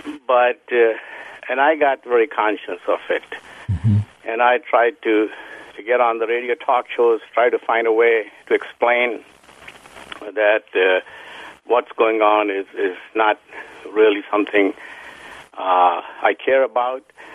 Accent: India; born there; I was born in India.

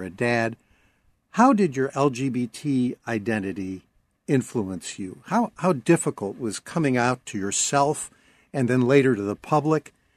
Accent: Chicago, Illinois, United States; but then I grew up in Chicago, and that explains a lot.

